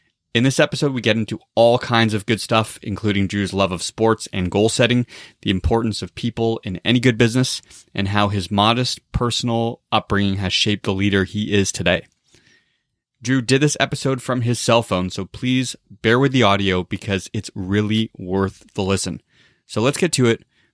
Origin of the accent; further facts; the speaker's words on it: Toronto, Ontario, Canada; We're both originally from Toronto.